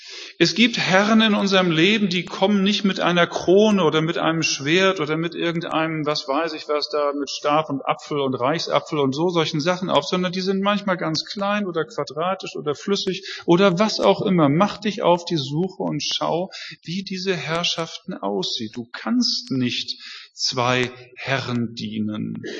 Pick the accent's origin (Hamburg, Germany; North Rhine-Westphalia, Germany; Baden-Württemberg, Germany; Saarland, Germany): Hamburg, Germany; Ich bin Hamburger. Hamburger dienen niemandem. Freie und Hansestadt Hamburg.